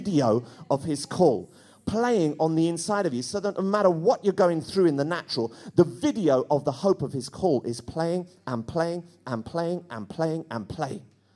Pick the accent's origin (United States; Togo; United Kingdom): United Kingdom; London; That's one great thing about growing up in London N15.